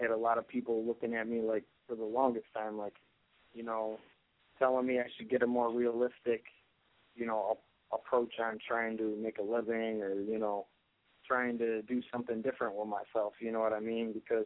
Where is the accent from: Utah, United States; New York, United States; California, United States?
New York, United States; Buffalo; I'm 28 years old. I'm from Buffalo, New York.